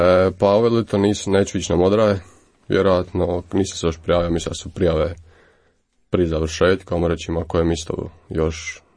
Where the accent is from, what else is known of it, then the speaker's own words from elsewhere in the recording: Solin, Split-Dalmatia County, Croatia; Pa dolazim iz jednog, a sad već ne tako malog mjesta u Splitsko-dalmatinskoj županiji, Solina, grad blizu Splita. Imam 20 godina